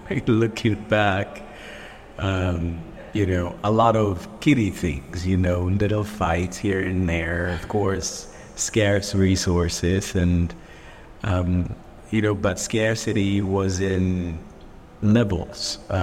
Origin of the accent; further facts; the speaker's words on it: Central, Kenya; So I'm originally from Kenya. So Africa, East Africa specifically. And grew up in what we would call then the central province of Kenya, which is more of the kind of your highlands, rainy, good vegetation, as opposed to being arid or semi-arid.